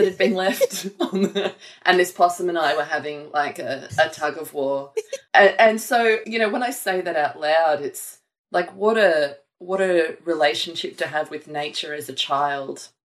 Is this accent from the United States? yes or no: no; Gladstone, Queensland, Australia; born there; We lived in the same town. I was born in Gladstone in Queensland, and we didn't live far from each other.